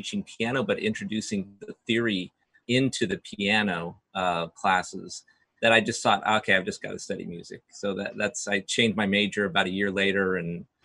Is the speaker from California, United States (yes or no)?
yes; Burbank, California, United States; also born or lived in Los Angeles; I'm a Southern California boy all the way. I mean, I was born and raised here. I was born in the California Hospital in downtown Los Angeles, but my parents lived in Burbank. So I went to Burbank schools all my life.